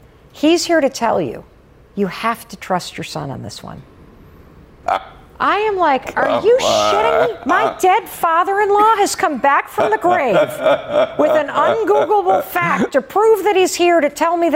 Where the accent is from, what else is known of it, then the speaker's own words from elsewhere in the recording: Michigan, United States; And my parents were in town. I grew up in Western Michigan.